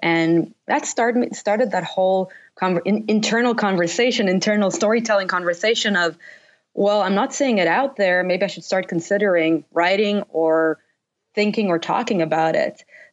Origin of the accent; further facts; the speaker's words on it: Israel; I was brought up in Israel